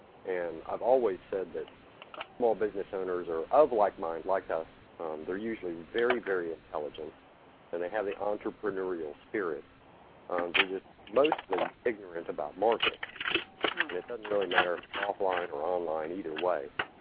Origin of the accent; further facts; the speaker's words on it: Charleston, South Carolina, United States; Charleston, South Carolina.